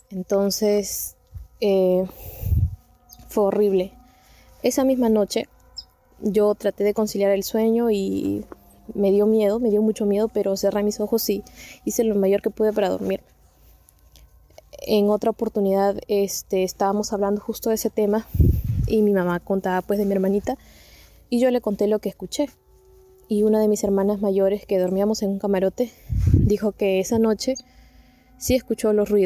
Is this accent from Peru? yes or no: yes; Peru; Yo soy de Perú y escucho tu podcast ya un añito